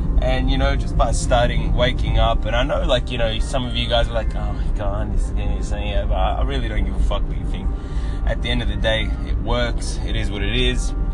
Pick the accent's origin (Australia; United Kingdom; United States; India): Australia; Melbourne, Victoria; I'm from Melbourne, Australia, as you can tell from the accent.